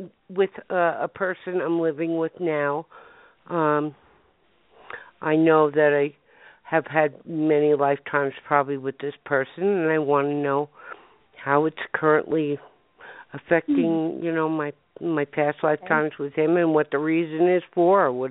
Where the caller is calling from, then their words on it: Denver, Colorado, United States; I'm calling from Denver, Colorado, ladies.